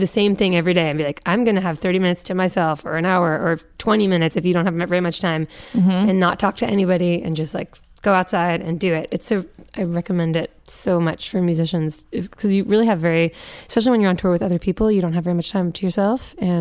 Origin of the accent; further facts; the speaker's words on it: Newton, Massachusetts, United States; we grew up in Newton, which is sort of not as much what you would associate when you think of like the movies with the Wahlbergs